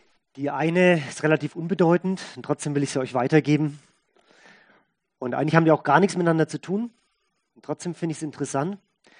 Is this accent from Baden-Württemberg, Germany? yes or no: no; Bavaria, Germany; Ich habe es mal hochgerechnet auf dem Seidler als Franke